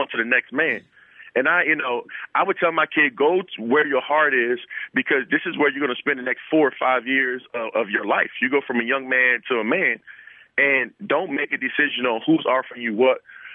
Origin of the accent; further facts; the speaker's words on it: Louisiana, United States; I'm from Louisiana, and being from Louisiana, you know, definitely recruited by some of the SEC schools.